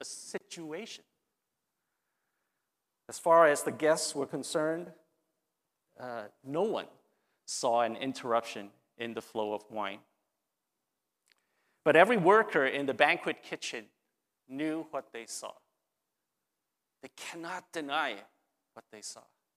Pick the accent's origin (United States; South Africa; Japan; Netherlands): Japan; Some of you may not know this, but I grew up in Japan.